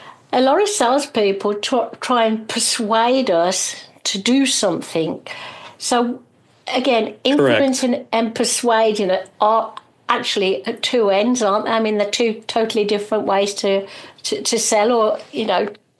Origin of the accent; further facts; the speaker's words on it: United Kingdom; I'm a Brit as well.